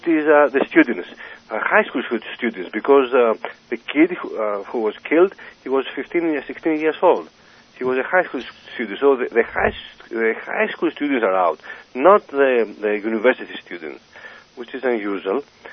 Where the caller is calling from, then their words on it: New York, United States; I'm calling from New York.